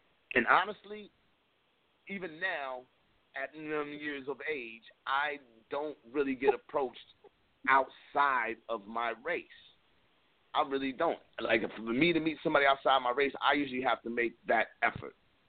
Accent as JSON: {"language": "English", "region": "East Coast", "country": "United States", "tie": "born or raised there", "lives_now": "US Northwest", "said": "I'm going to tell you what that messes me up here in the Northwest. Growing up on the East Coast, you could tell a girl"}